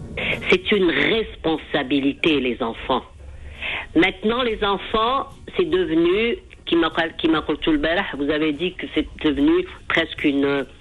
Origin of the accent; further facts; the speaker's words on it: Algeria; born there; Je suis née en Algérie